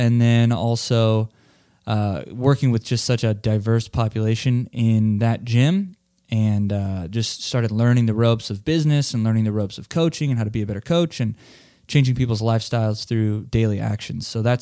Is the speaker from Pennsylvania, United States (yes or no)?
no; Hastings, Nebraska, United States; now in Lakeland, United States; I'm originally from Nebraska, a little town called Hastings, but we just recently moved to Lakeland, Florida, like Highland City is what it's called.